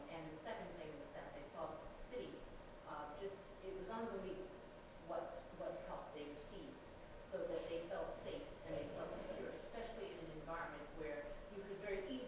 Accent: Philadelphia, Pennsylvania, United States; And I'm from Philadelphia.

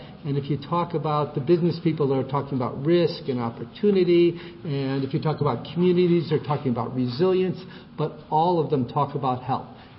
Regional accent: Chicago, Illinois, United States; We're all in Chicago, and I'm from Chicago

